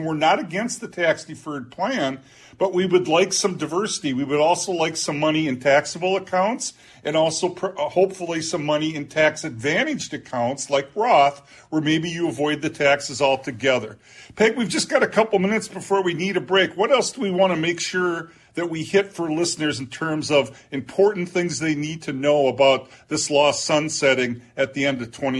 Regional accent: Olivia, Minnesota, United States; where I grew up in out in Olivia, Minnesota, if you have a lot of farmland, it could apply to you.

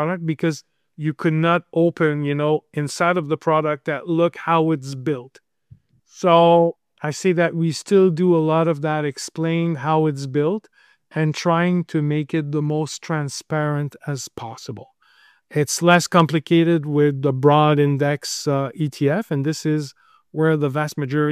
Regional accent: Montreal, Quebec, Canada; I come from Montreal.

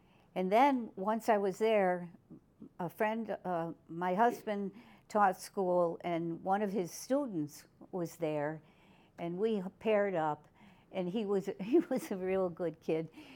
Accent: Clifton Park, New York, United States; Yeah, I grew up in the Clifton Park area. My whole family was from Schenectady and Clifton Park, and we loved it up there.

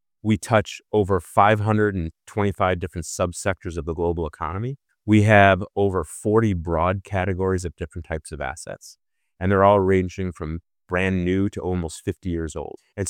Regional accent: Midwest, United States; Well, I grew up in the Midwest, where we were familiar with a lot of transportation, obviously the automotive industry, but we saw a lot of rail cars, chassis, and trailers, and certainly airplanes going all over the place.

